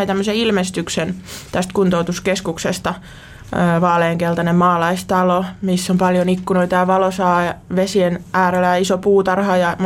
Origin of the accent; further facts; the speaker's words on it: Turku, Southwest Finland, Finland; mä oon Turusta kotoisin.